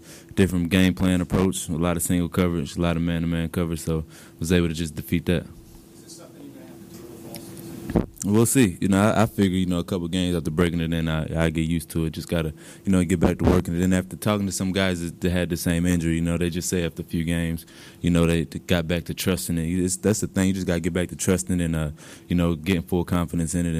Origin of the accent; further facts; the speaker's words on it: Charlotte, North Carolina, United States; Charlotte's my hometown, so you know, it'll be a lot of family there.